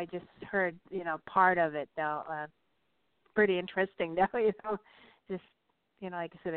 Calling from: Albuquerque, New Mexico, United States; From Albuquerque, New Mexico.

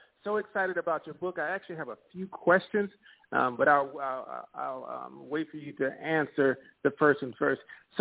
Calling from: Gurley, Alabama, United States; I'm calling from Gurley, Alabama.

